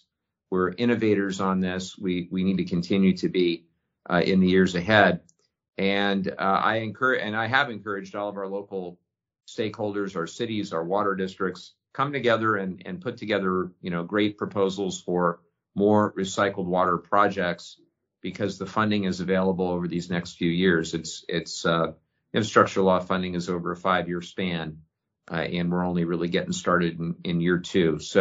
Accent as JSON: {"language": "English", "region": "California", "country": "United States", "said": "As a Californian and as an environmental attorney, I'll continue to advocate for the superiority of California's water rights"}